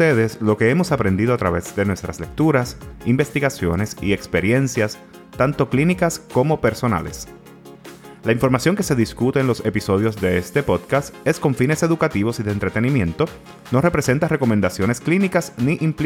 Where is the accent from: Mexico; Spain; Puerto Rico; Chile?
Puerto Rico; aquí en Puerto Rico, la mancha de plátano o boricua en la luna, que son términos que se utilizan para describirnos como puertorriqueños.